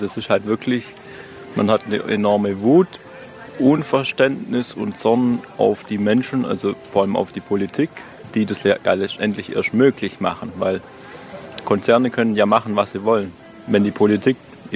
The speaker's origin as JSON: {"language": "German", "town": "Lützerath", "region": "North Rhine-Westphalia", "country": "Germany", "tie": "born or raised there", "said": "aber das ist hier mein Heimatland. Also ich bin schon als Kind hier mit dem Fahrrad durchgefahren."}